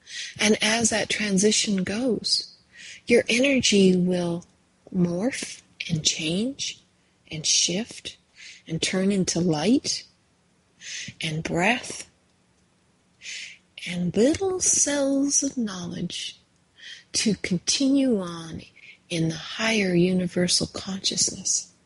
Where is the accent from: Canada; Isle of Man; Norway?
Canada; now in Alabama, United States; Even though I'm Canadian, I ended up in Alabama.